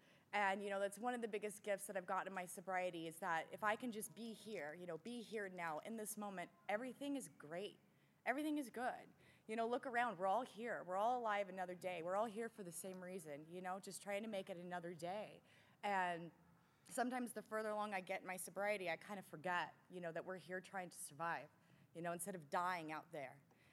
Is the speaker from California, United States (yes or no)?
yes; Los Angeles, California, United States; moved away; And I grew up in L.A. I'm from California. I moved out here in just October of last year.